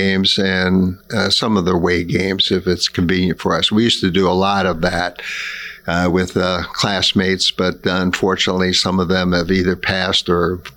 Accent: Wausau, Wisconsin, United States; born or raised there

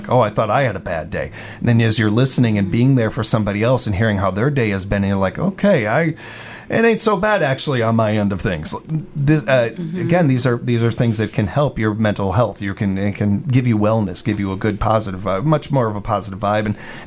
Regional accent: Midwest, United States; I mean, that's how we were raised here in the Midwest. It's who we are.

